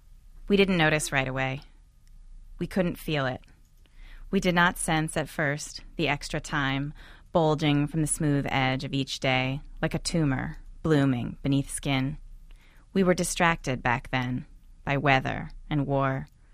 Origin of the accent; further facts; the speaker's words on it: California, United States; I was learning from my experience growing up in California